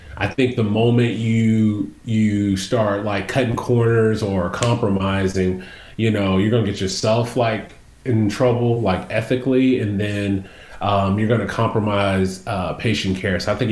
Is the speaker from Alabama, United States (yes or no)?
yes; Huntsville, Alabama, United States; But I loved it, man. I loved growing up in Alabama. I lived in a small town, and then we moved into the city, which it's not really like a crazy city.